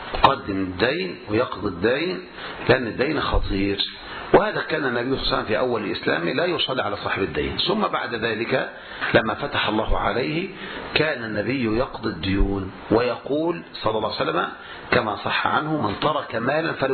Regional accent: Egypt; لكن عندنا في مصر والبلاد الأخرى، يأتون ببعض الناس يؤجرونهم فيقرون حول المقبرة

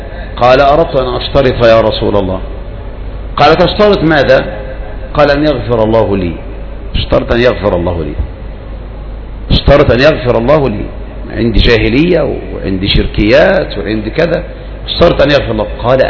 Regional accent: Egypt; عندنا في مصر

